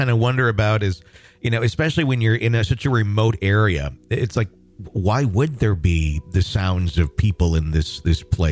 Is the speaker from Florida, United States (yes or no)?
no; Wisconsin, United States; born or raised there; also born or lived in Michigan